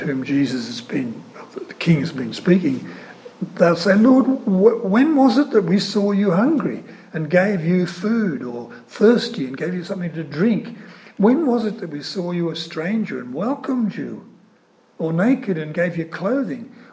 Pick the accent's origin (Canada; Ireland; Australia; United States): Australia; I find it hard to read as an Australian in the light of the way we've treated asylum seekers.